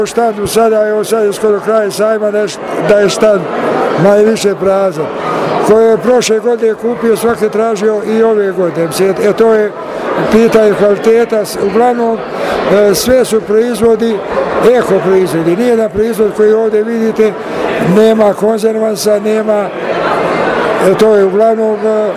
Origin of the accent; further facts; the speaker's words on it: Trebinje, Republika Srpska, Bosnia & Herzegovina; dolazim iz Trebinja, grada sunca, kamena, vina, čajeva, sira i lijepih žena.